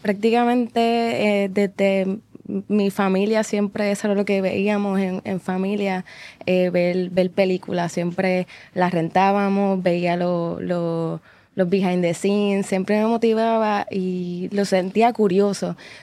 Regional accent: Naranjito, Puerto Rico; soy de Naranjito, me crié allá.

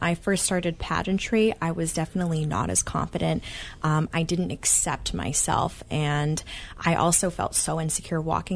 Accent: Nantucket, Massachusetts, United States; I was born in Nantucket, yes. I'm an island girl. Yes, I'm from Massachusetts, but for me, Nantucket is its own little world.

